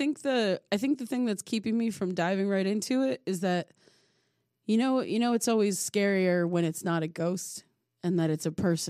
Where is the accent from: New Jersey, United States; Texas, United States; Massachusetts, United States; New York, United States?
New Jersey, United States; Somerville; my hometown in you know, the Somerville, New Jersey area, and Hillsboro, and just New Jersey in general